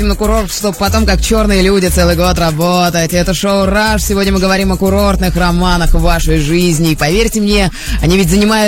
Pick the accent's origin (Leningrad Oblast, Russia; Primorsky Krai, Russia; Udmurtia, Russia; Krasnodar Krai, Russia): Krasnodar Krai, Russia; Novorossiysk; Она из Челябинской области, а я из Новороссийска.